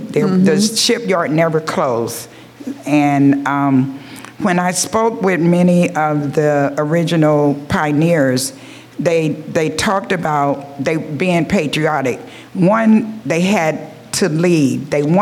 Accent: Marietta, Georgia, United States; it brings back lots of memories of me growing up in Marietta, Georgia. I grew up in a time of segregation

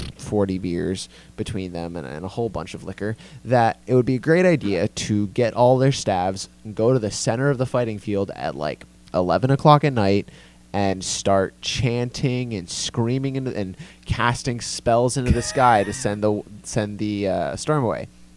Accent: California, United States; Obviously, I'm from California. I don't know that that happens there.

